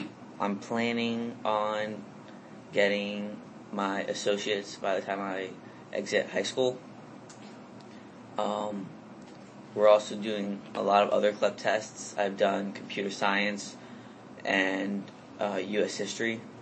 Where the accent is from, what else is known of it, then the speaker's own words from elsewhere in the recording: France; now in United States; Though I was born in France, my mom and my older sister, which I have two siblings, an older sister and a younger sister, my older sister was home birthed in Holland at the same house my mother was home birthed at.